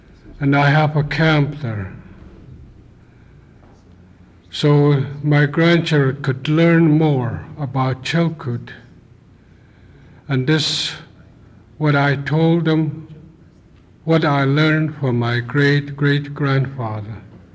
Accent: Haines, Alaska, United States; I'm from Haines.

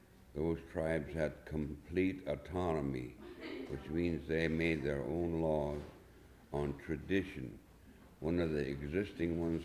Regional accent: Kasaan, Alaska, United States; And by government action, the first time we were required to move all these villages, and I'm from Kasan, even though Kasan was not mentioned in there

